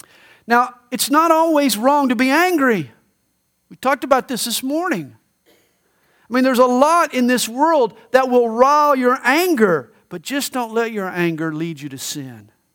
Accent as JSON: {"language": "English", "region": "the South", "country": "United States", "accent": "Southern", "said": "it doesn't take long for my audience to identify me as a Southerner. And why? Well, I've got a Southern accent."}